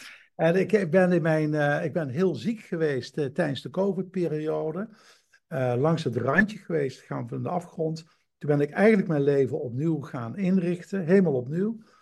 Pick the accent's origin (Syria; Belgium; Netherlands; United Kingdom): Belgium; Flanders; ben Nederlander, 66 jaar oud, nog geen 67, 66 jaar oud. Ik ben opgeleid en opgevoed in België, dus ik voel me heel verwant met Vlaanderen. Begrijp de taal goed, begrijp de mentaliteit goed.